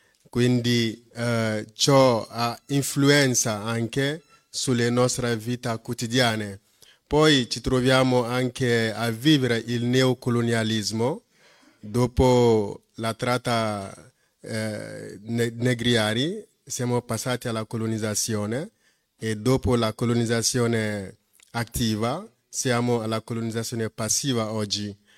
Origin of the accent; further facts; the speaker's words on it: Mali; now in Italy; vengo dal Mali. Sono in Italia da 2015.